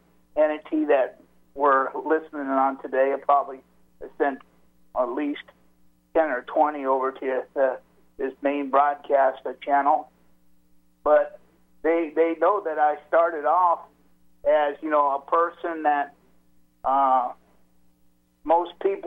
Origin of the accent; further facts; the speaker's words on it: San Francisco, California, United States; my life story and how it started off in San Francisco, the Haight-Ashbury, is where I grew up. I grew up in the Haight-Ashbury.